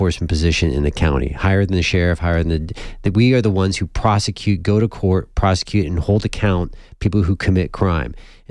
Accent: Pakistan; I come from Pakistan.

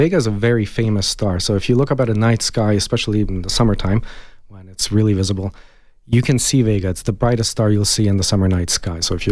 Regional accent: Hungary; English is a second language; moved away as an adult; The listeners may be able to identify that I have a little bit of an accent, so I actually wasn't born here. I was born and raised in Hungary, so I grew up there

